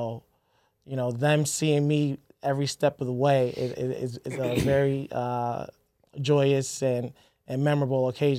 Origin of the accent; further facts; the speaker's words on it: Brooklyn, New York, United States; now in Connecticut, United States; Born and raised in Brooklyn, New York. Then we migrated here to the lovely state of Connecticut, where I graduated high school